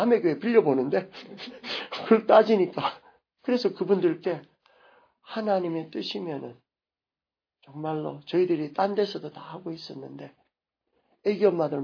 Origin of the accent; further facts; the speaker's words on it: Busan, South Korea; 마치 제 고향 부산에서는 가니까 여름마다 뭐가 때문에 난린가 하면은 해수욕장에다가